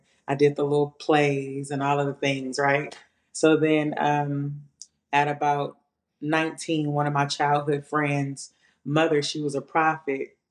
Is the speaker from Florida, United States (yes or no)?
no; Long Beach, California, United States; I grew up in Long Beach, California, the West Side.